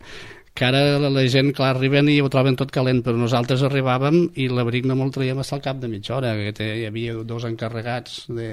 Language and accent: Catalan; La Pobla de Massaluca, Catalonia, Spain; born there; jo vaig néixer a la Pobla de Massaluca, això està a la Terra Alta, partim amb l'Aragó, o sigui, el poble que tenim al nord i el poble que tenim al... a l'est són ja de Saragossa, que és Falló i Nonasp